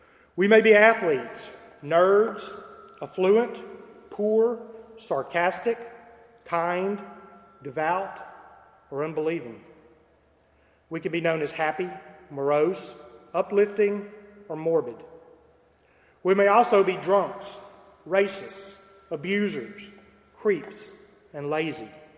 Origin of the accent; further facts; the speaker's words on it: Texas, United States; Cowboy boots and hats identify me as the Texan that I am, unfortunately for some.